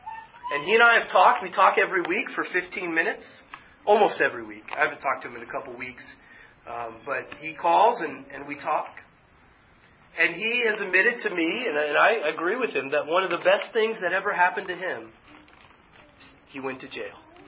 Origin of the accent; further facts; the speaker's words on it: Florida, United States; And, you know, I come from Florida